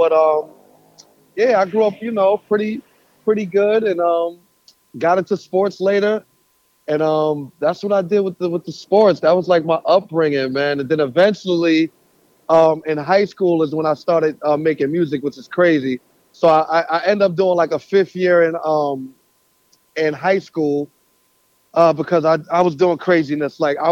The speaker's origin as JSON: {"language": "English", "town": "Queensbridge", "region": "New York", "country": "United States", "tie": "born or raised there", "said": "So basically, I grew up in Queensbridge, New York."}